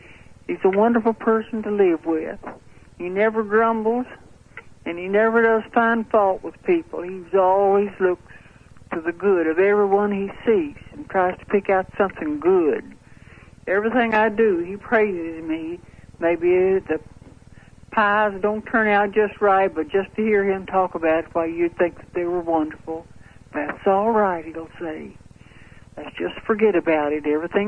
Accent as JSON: {"language": "English", "town": "Park City", "region": "Kentucky", "country": "United States", "said": "I'm from Park City, Kentucky. And I'm married"}